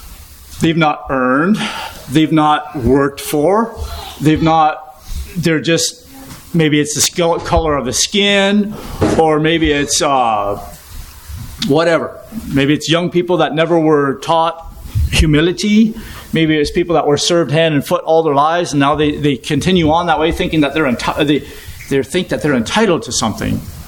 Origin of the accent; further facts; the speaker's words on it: Canada; I'm a Canadian.